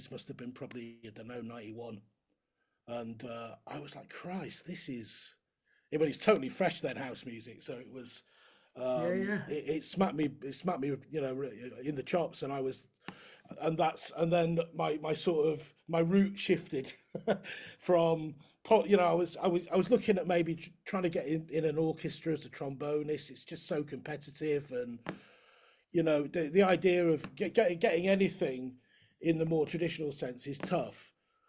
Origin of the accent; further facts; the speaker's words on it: Wales, United Kingdom; I grew up in North Wales, and I used to play in the … play trombone in the band.